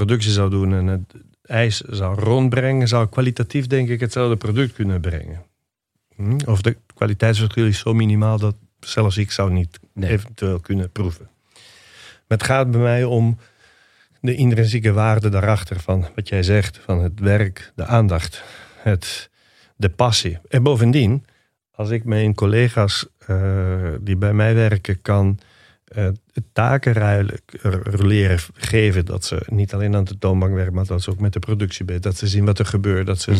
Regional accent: Liguria, Italy; ik kom uit Ligurië.

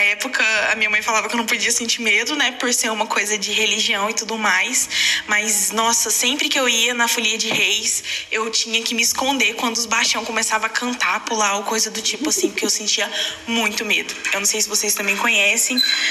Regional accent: Minas Gerais, Brazil; Eu sou do sul de Minas.

